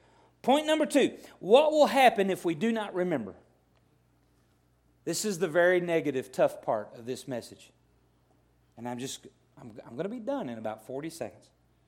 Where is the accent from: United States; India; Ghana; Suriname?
United States; the South; I'm a Southerner. I celebrate three times a day.